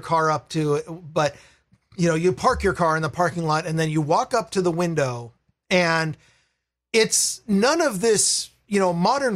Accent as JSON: {"language": "English", "town": "Vancouver", "region": "Washington", "country": "United States", "tie": "born or raised there", "said": "I grew up in Vancouver, Washington, so they were there."}